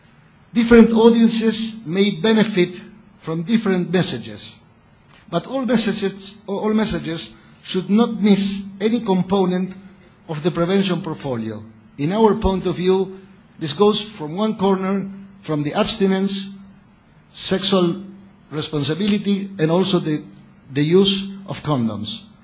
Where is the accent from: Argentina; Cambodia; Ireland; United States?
Argentina; I come from Argentina